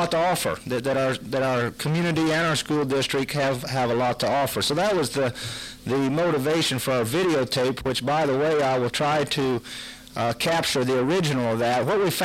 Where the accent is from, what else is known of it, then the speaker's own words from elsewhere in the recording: Yates City, Illinois, United States; I was born and raised in Yates City, Illinois, so it's not that far away